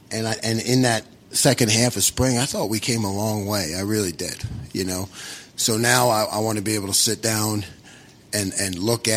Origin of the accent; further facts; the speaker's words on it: Philadelphia, Pennsylvania, United States; You know, I'm from Philly, so I kind of like that guy.